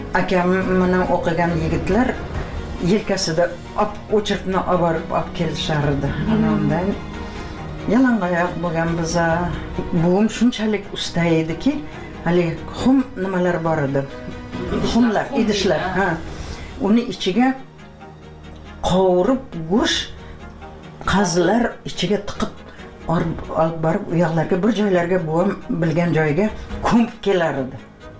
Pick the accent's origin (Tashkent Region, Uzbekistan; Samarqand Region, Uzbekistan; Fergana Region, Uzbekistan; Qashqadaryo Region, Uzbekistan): Tashkent Region, Uzbekistan; Piskent; Men shu yerda tug'ilganman-da. Eshik deraza bo'lmagan. Piskentda, ha, garnak degan yer bor edi, leshoz degan.